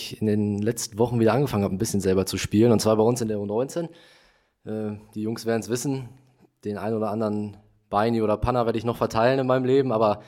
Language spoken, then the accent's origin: German; Wiesbaden, Hesse, Germany; born there; also born or lived in Bochum; now in Münster, Germany; Ich bin 21 Jahre alt, komme gebürtig aus Wiesbaden, dann in Bochum gewesen, jetzt in Münster.